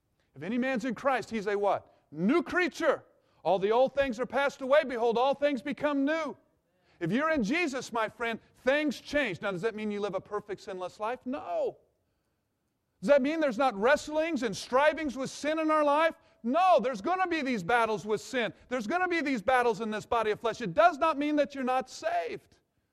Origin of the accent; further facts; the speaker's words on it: Kansas City, Missouri, United States; born there; And as I'm back here in the Midwest, and listen, I was born here in the Kansas City area